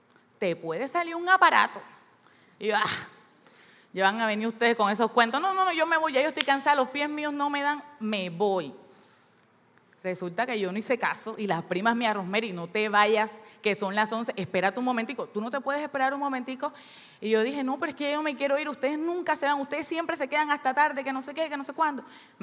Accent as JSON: {"language": "Spanish", "town": "Barranquilla", "region": "Atlántico", "country": "Colombia", "tie": "born there", "said": "Soy oriunda de San Basilio de Palenque porque mis abuelos nacieron aquí, mi mamá nació aquí. Yo nací en Barranquilla, pero soy palenquera, con otros papeles, pero soy palenquera."}